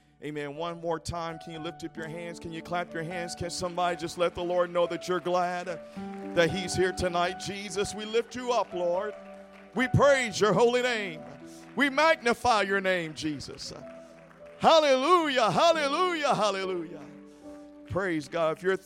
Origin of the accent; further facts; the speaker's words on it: East Coast, United States; accent: East Coast; I just heard a little bit of my East Coast accent coming out. I was saying sure, whatever, so much that it just followed me down to the Midwest.